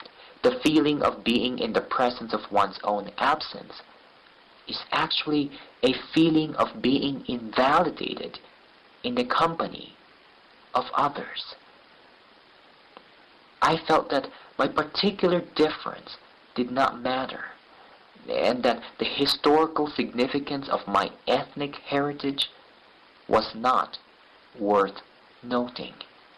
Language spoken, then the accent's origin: English; Philippines; now in United States; growing up in the Philippines, I always thought of the U.S.